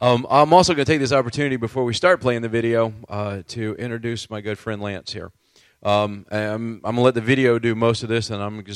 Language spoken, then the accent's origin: English; Jacksonville, Florida, United States; We grew up together in Jacksonville, went to the same elementary school and high school, graduated together